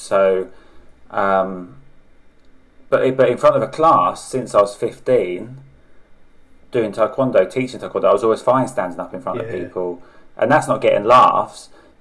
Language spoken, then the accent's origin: English; Sellindge, South East England, United Kingdom; So, I grew up in Kent, in a village called Sellinge, which is like between Ashford, Canterbury, Folkestone.